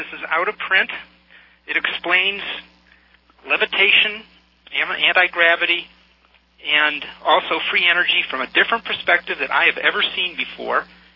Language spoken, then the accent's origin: English; Rochester, United States; I'm from Rochester.